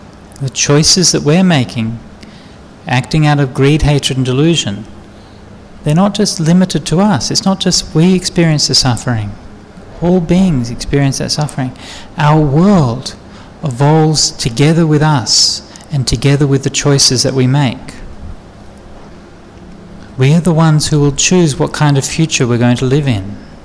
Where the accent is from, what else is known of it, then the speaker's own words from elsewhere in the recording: Australia; You know, as an Australian, I'm conscious in Australian history.